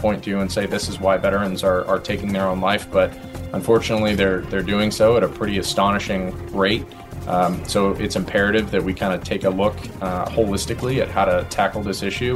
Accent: Texas, United States; You know, I grew up in Texas, and before I joined, you know, I knew I wanted to serve.

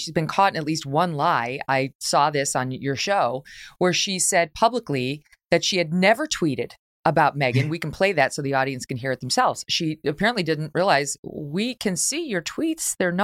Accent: United Kingdom; born there; I spent time in France. Where are you from? Me. Here, UK. SH, no, but what nationality are you? Me, I'm born here

